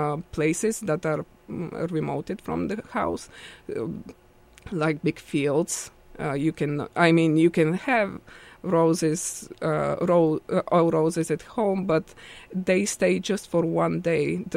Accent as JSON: {"language": "English", "town": "Strelcha", "region": "Plovdiv Province", "country": "Bulgaria", "said": "So I come from Strelce."}